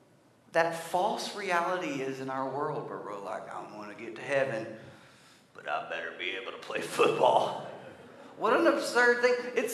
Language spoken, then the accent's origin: English; Arkansas, United States; I'm from Arkansas. We have a JV college football team.